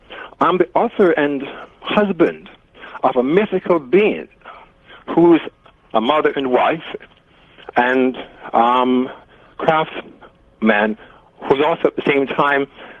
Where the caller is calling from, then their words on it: Toronto, Ontario, Canada; Toronto, Canada.